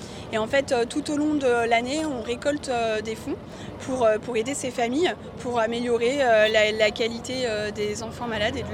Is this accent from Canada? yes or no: no; Martinique, France; ils sont hyper loin parce que je viens de Martinique.